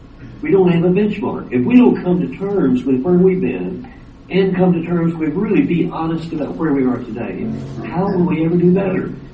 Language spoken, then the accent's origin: English; Texas, United States; when I was a child growing up in West Texas.